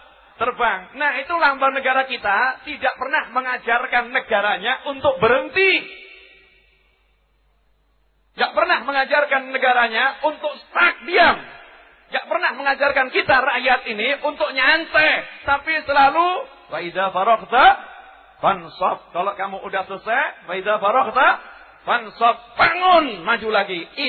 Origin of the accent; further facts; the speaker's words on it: Surakarta, Central Java, Indonesia; Udah, kita ini orang Solo ya. Bahasa Jawa di masyarakatkan, disenangi.